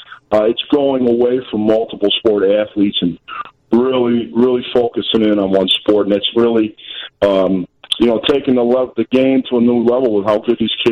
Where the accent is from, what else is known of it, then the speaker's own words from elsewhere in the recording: Chicago, Illinois, United States; For sure, yeah. My dad refereed a lawyer's league at the Settlement House on Western and Halstead Avenue.